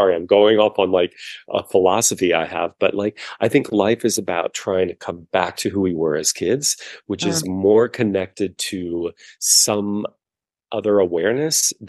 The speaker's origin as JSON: {"language": "English", "region": "Indiana", "country": "United States", "tie": "born or raised there", "said": "Well, a short story is I grew up in the Midwest in Indiana."}